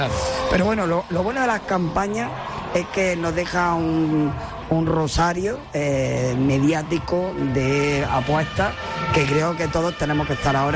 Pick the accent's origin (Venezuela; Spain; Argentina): Spain; Almería, Andalusia; los que somos de Almería de toda la vida